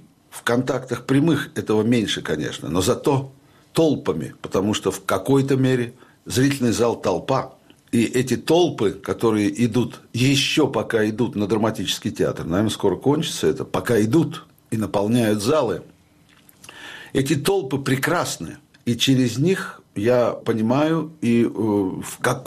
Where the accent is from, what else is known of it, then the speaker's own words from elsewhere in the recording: Saint Petersburg, Russia; now in Moscow, Russia; Я всегда петербуржец, но я давно уже москвич.